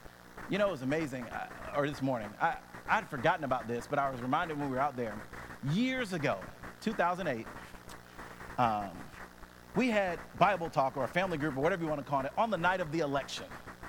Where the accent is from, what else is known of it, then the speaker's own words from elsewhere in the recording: Atlanta, Georgia, United States; I was born and bred in Atlanta, as we say. Went to high school and college here. My family's here.